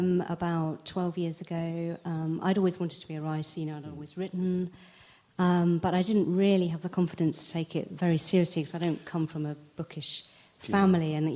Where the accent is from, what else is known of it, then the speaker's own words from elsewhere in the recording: Abingdon, South East England, United Kingdom; No, I set it in my hometown, which is Abingdon near Oxford.